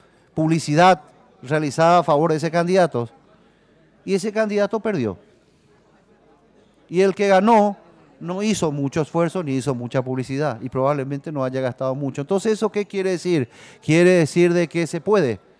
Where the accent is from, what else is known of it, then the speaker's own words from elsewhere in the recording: Central, Paraguay; yo que vengo del Departamento Central